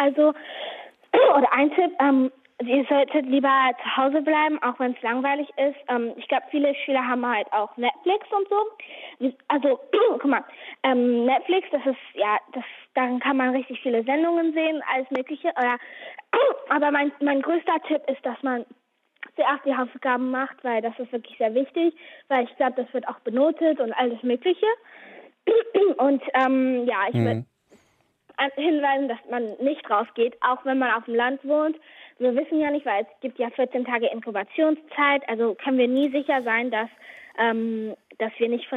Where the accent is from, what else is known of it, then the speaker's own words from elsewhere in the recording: Shanghai, China; German is a second language; Also ich will zurück nach Shanghai. Weil das ist sozusagen meine Heimat und irgendwie vermisse ich das Chinesisch sprechen und einfach, ich spreche halt öfter Chinesisch. Wenn ich Deutsch spreche, ich glaube, man hört das auch, klingt das ein bisschen unnatürlich. Also ich kann Englisch und Chinesisch irgendwie besser sprechen